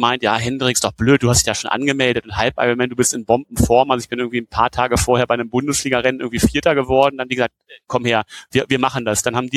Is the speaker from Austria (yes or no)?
no; Göttingen, Lower Saxony, Germany; also born or lived in Darmstadt; Also geboren bin ich ursprünglich in Darmstadt, aber meine Eltern sind, als ich noch ein kleines Baby war, nach Göttingen gegangen und ich bin quasi in Göttingen aufgewachsen, also habe da Abi gemacht, da studiert mehr oder weniger.